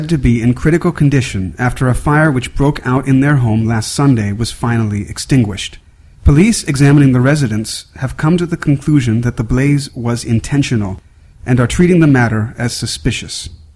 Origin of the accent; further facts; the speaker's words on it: United States; from the United States.